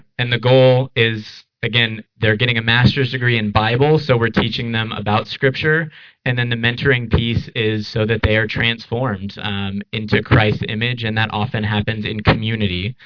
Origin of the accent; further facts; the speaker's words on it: United States; training them to go to countries that I, as an American, might have trouble having access to.